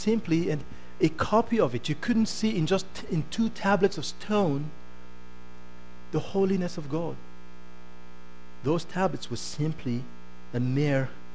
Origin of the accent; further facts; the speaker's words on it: Canada; But now, I can say I'm Canadian, but that's just for my passport.